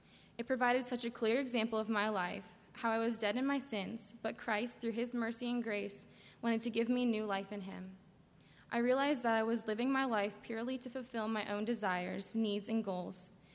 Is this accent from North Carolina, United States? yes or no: yes; Brevard, North Carolina, United States; I'm from Brevard, North Carolina, and I'm a senior at Davidson College.